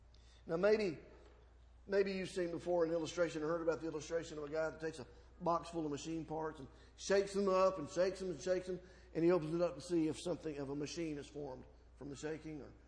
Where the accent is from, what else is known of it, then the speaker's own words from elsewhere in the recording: Huntsville, Alabama, United States; Many of you know that I am from Huntsville, Alabama. Huntsville, Alabama has a nickname. It's called the Rocket City. I grew up there in the 70s.